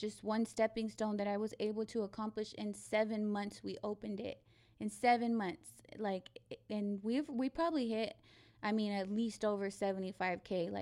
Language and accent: English; Abilene, Texas, United States; moved away; So I'm from Abilene. I'm not from San Antonio. Mm-hmm. And I moved from Abilene because my mom had passed away from lung cancer.